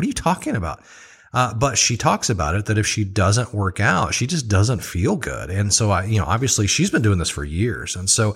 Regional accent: Oklahoma, United States; I'm in Oklahoma right now. This is my home state.

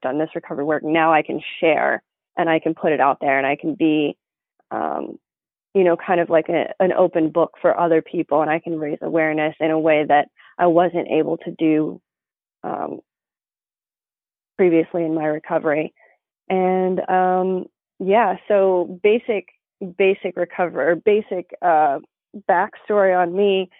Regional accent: the South, United States; I'm from the South. It's very, it's just a whole new world down there.

